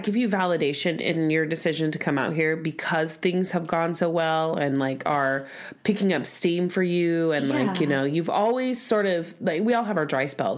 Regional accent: Tulsa, Oklahoma, United States; moved away as an adult; I was born and raised in Tulsa, but when I left to go to college and then I graduated school and I went to work, I have only lived in Tulsa a few years before we moved out here.

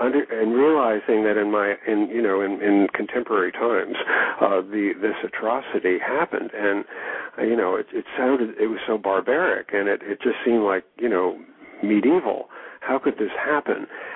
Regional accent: New York, United States; I grew up in the New York area with a very stern, loving, but strict set of German-American grandparents.

